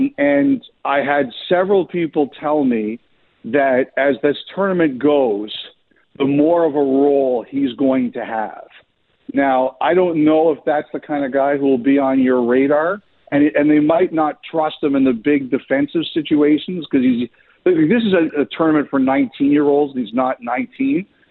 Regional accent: Canada; because I'm proud Canadian.

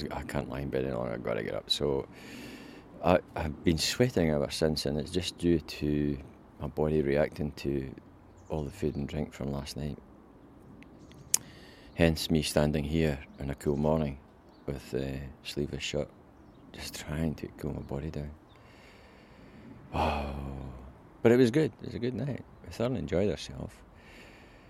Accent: Bathgate, Scotland, United Kingdom; I know I'm from Bathgate. Bathgate's my parish

